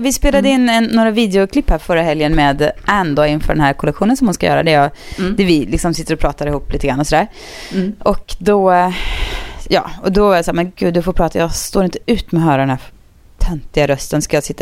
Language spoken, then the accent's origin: Swedish; Sweden; also born or lived in United States; Jag är ju mer svensk än jag är amerikan, om man säger så.